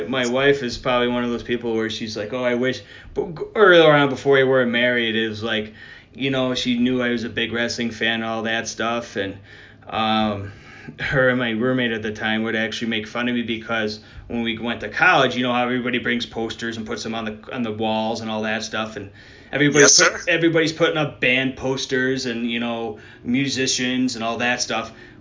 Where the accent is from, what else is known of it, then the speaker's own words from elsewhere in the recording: Buffalo, New York, United States; It was ECW when I, growing up outside of Buffalo, I actually, my parents wouldn't let me watch ECW